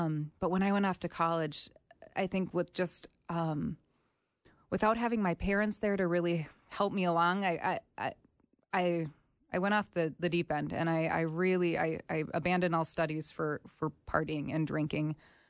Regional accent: Minneapolis, Minnesota, United States; I am 37 years old. I grew up in the Twin Cities.

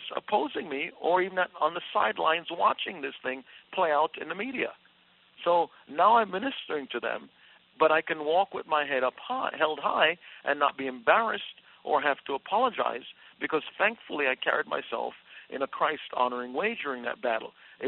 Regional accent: New York City, New York, United States; I said, I like fighting. I grew up in New York City. I like fighting.

